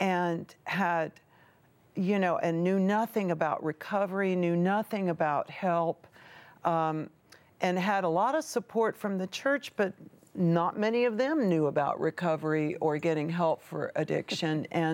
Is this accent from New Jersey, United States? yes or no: no; Tennessee, United States; And also, you know, I'm from the South. I'm from Tennessee, and in Southern culture.